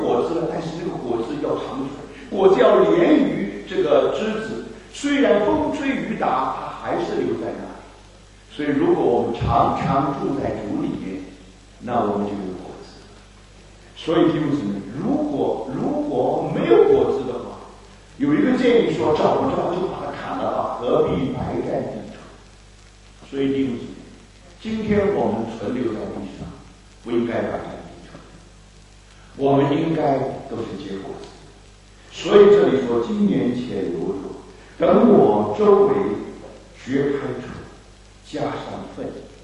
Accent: China; 是我们中国人翻译无花果，就是它没有花的。

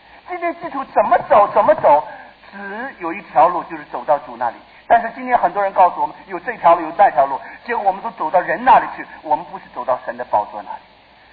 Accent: Taipei, Taiwan; 我到了台北，到了现在还是会迷路，虽然我在这里长大的，但是很多地方还是不认得，

